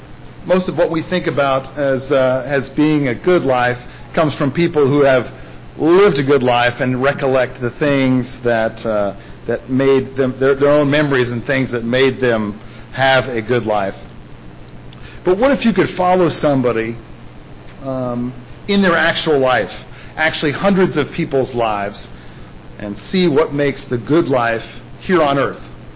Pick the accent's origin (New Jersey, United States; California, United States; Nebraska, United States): Nebraska, United States; My wife and I, we grew up in Nebraska, and this sign was outside our city for at least 30 years.